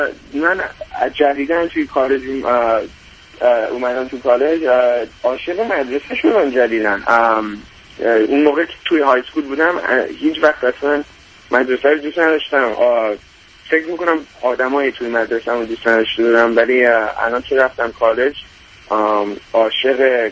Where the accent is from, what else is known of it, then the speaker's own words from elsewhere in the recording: United States; also born or lived in Iran; تقریبا 18 سال، یعنی اینجا بزرگ شدم ولی تو ایران به دنیا آمدم.